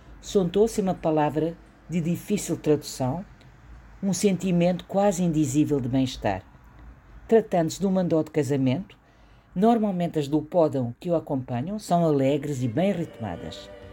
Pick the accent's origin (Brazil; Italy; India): India; Goa; now in Lisbon, Portugal; nasci e cresci em Goa, vivo em Lisboa há muitos anos.